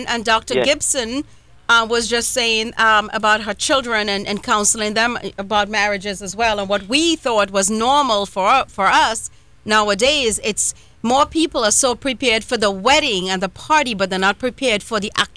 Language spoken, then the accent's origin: English; Trinidad & Tobago; I grew up in Trinidad and Tobago, where we have Muslims, Hindus, Christians, and others